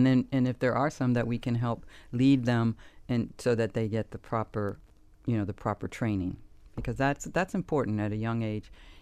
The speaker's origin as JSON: {"language": "English", "town": "Key West", "region": "Florida", "country": "United States", "said": "I'm from Key West, yeah. Six generations."}